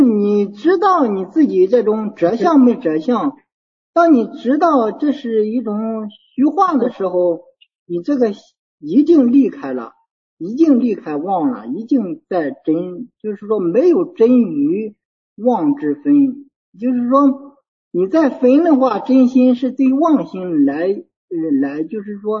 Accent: Heze, Shandong, China; now in Laixi, China; 我是山东的，我老家是菏泽的，我定居在青岛莱西

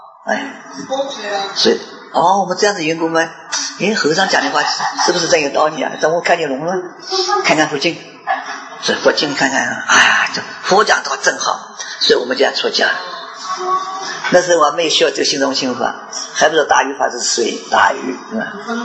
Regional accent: China; 我们中国人啊，就是这么迷信

